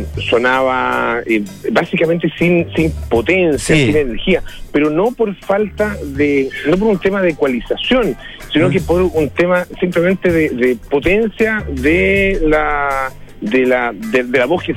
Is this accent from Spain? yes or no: no; Chile; hay pocas cosas que nos duelan más y nos unan más como chileno que el ser mirados en menos